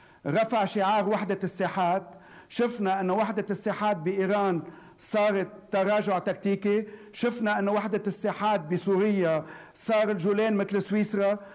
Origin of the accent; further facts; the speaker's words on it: Lebanon; كلنا سوا كلبنانيين